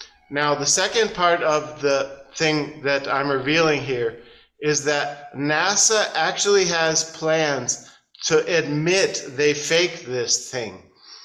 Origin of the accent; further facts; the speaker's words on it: United States; moved away as an adult; now in China; I'm just, I'm an American. I went to university. I was an astrophysics major in Portland State University.